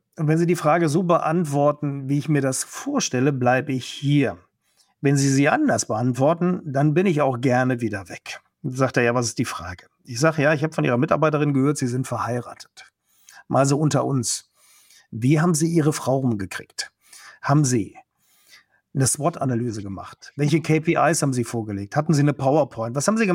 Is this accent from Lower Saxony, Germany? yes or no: no; Cologne, North Rhine-Westphalia, Germany; Ich komme aus Köln.